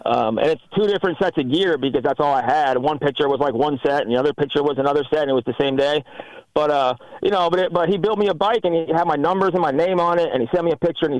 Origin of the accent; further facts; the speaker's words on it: New York, United States; now in Florida, United States; The girl that I'm engaged to now is from New York, from my hometown also.